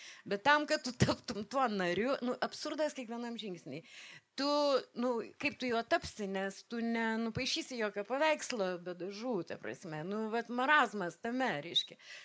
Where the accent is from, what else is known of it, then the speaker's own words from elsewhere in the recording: Kaunas, Kaunas County, Lithuania; O beje, aš tai esu kaip kaunietė ir man aš niekur kitur nenorėjau grįžti. Mano Kaunas, mano miestas, mano čia širdis ir tikrai nenorėjau, niekada nenorėjau gyvent Vilniuje.